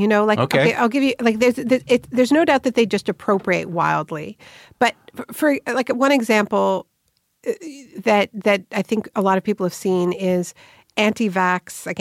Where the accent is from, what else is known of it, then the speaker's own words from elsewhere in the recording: Canada; I grew up in Canada